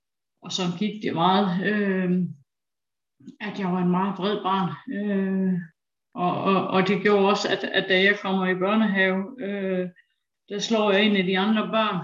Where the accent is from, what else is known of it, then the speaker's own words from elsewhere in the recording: Aarhus, Central Denmark Region, Denmark; Jeg er 45 år. Jeg er vokset op her i Aarhus